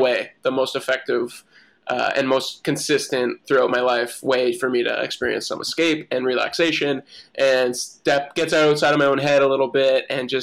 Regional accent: Canada; now in Jacksonville, United States; as a Canadian living in Northeast Florida right now, living in Jacksonville

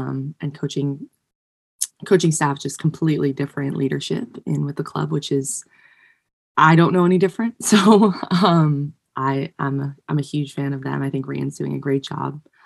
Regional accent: Westchester, New York, United States; I'm from Westchester, so not too far.

